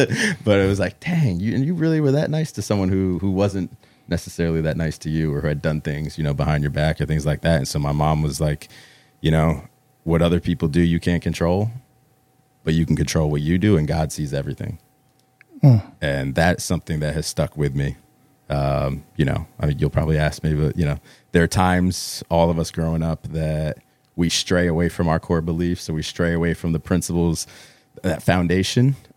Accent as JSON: {"language": "English", "town": "North Haven", "region": "Connecticut", "country": "United States", "tie": "born or raised there", "said": "I am from New Haven and North Haven. Born at Yale New Haven Hospital. Went to New Haven private school growing up, but lived in North Haven, Connecticut, and my folks still live in North Haven."}